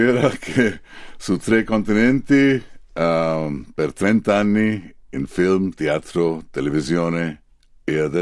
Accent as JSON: {"language": "Italian", "town": "New Delhi", "region": "Delhi", "country": "India", "tie": "born or raised there", "second_language": "Italian", "lives_now": "Mumbai, India", "said": "Sì, sono cresciuto in Nuova Delhi, capitale dell'India. Così ho sempre pensato che la mia casa, il mio senso di essere, rimane a Nuova Delhi"}